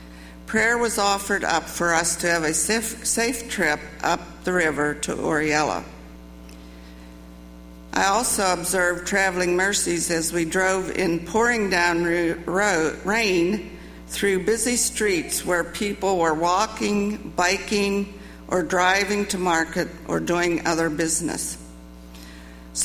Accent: United States; born there; Well, first of all, I'm blessed to be an American. Thankful I was born in America.

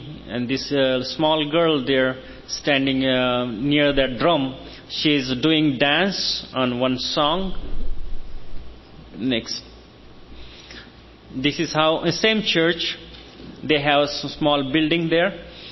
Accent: India; accent: Indian; English is a second language; So thank you very much for listening to me, my Indian accent, my broken English

